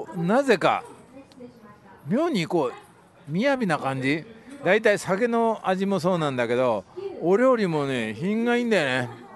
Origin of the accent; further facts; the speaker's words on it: Kochi, Japan; born there; 僕は高知県の生まれなんで